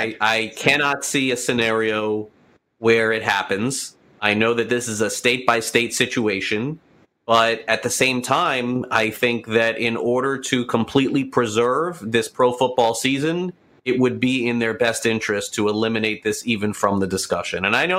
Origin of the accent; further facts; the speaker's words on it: Florida, United States; places that don't have the issues that places like my home state of Florida has